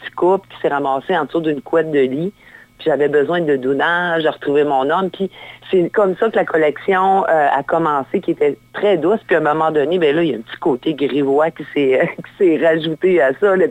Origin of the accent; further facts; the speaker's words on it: Baie-Comeau, Quebec, Canada; born there; Mais c'est sûr que Bécomo, c'est un incontournable. C'est ma ville natale.